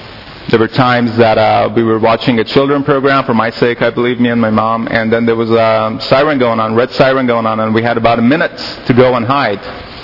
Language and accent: English; Iran; So when you're growing up in Iran, well, I was growing up in a very westernized family.